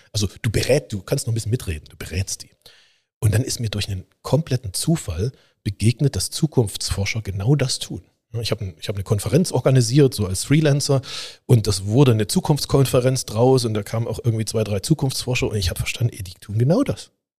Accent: East Germany, Germany; ich komme aus dem Osten, nach der Wende bin ich da rein.

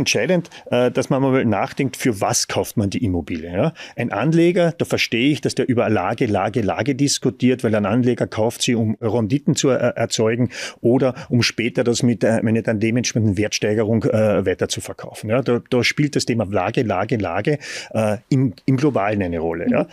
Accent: Carinthia, Austria; accent: Carinthian; ich komme ja aus Kärnten, das hört man wahrscheinlich vom Dialekt, ist es unverkennbar.

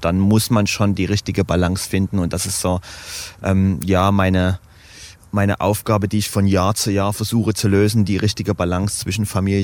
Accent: Dresden, Saxony, Germany; Ich komme aus Kleinschachwitz, von daher ist die Gegend unten eigentlich meine Lieblingsgegend, weil die relativ ruhig ist und ich mag es ruhig durch die Elbe.

